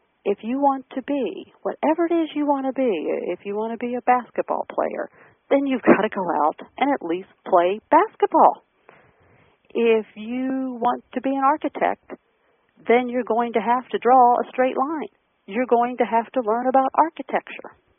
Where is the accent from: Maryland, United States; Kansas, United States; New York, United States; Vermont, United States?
Maryland, United States; accent: Southern Maryland; Here's my Southern Maryland accent coming out.